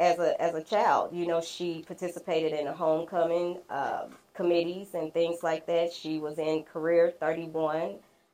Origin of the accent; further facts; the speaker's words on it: Nashville, Tennessee, United States; moved away; we came from Nashville, Tennessee in 2005.